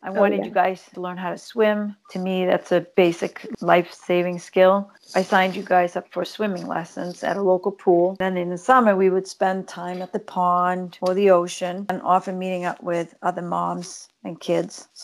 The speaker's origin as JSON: {"language": "English", "country": "Sweden", "tie": "born or raised there", "lives_now": "United States", "said": "I grew up skiing, cross country and downhill. I grew up in Sweden."}